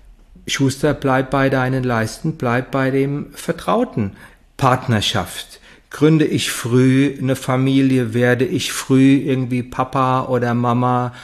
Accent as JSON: {"language": "German", "town": "Heidesheim", "region": "Rhineland-Palatinate", "country": "Germany", "said": "ich komme aus Heidesheim, ein kleines Dorf zwischen Mainz und Ingelheim"}